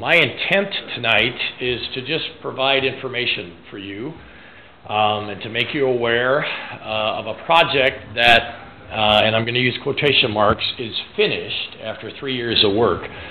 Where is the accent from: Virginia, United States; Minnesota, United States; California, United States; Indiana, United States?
Minnesota, United States; Waseca; I teach at Waseca. I grew up in Waseca. I've been back since 1991.